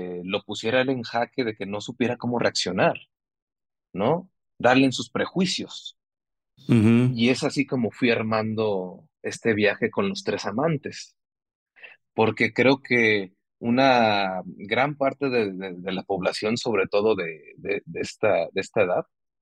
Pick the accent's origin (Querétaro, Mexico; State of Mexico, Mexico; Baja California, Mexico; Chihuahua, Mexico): Baja California, Mexico; Tijuana; porque yo soy de Tijuana